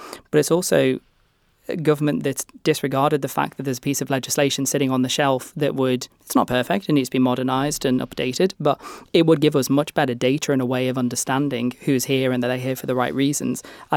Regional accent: Isle of Man; I'm a homegrown candidate. I was born and raised on the Isle of Man.

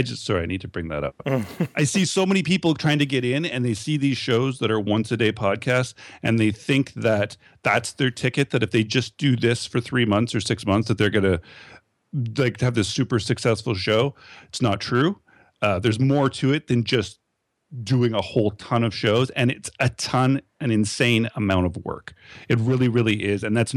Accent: Canada; And I'm Canadian, so this fair use thing is different

